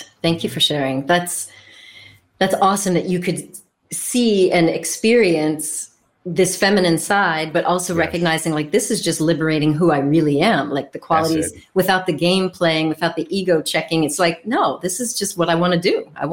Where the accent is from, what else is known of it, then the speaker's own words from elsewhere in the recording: Denver, Colorado, United States; I grew up in Denver.